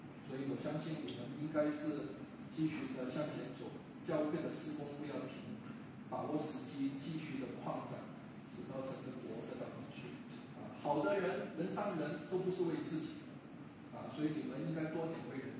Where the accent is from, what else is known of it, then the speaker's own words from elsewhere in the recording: Hong Kong; 我们香港人说不要做一些离地的工作，